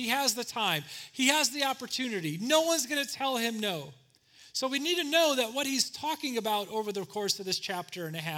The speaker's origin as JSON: {"language": "English", "region": "Indiana", "country": "United States", "tie": "born or raised there", "lives_now": "Chicago, United States", "said": "I grew up in Northwest Indiana going to garage sales."}